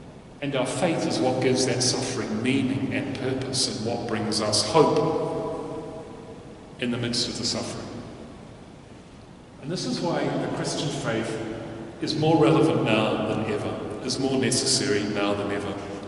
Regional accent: Timaru, Canterbury, New Zealand; most of the time when I was growing up in Timaru, this wasn't my parish church.

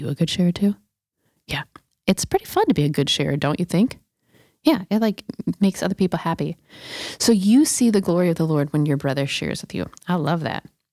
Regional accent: California, United States; I grew up in California, so I don't love the snow

